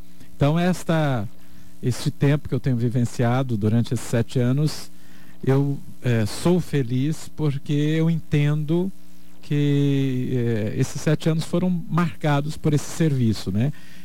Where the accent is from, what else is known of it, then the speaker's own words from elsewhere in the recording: Eldorado, Mato Grosso do Sul, Brazil; now in Dourados, Brazil; eu sou de Eldorado. Na época, uma só diocese, né? Hoje é da diocese de Naviraí, mas toda a minha família, hoje, enfim, há anos, eu moro em Dourados, né?